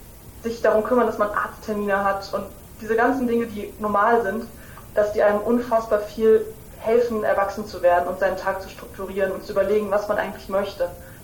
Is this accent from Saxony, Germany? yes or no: yes; Leipzig, Saxony, Germany; bei mir in Leipzig, in meiner Heimatstadt.